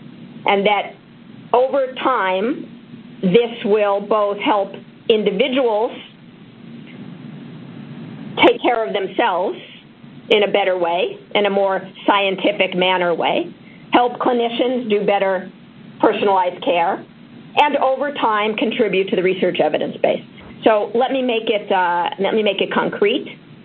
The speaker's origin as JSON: {"language": "English", "region": "California", "country": "United States", "tie": "born or raised there", "said": "Growing up in California, I am a Californian when it comes to a broader notion of health and wellness."}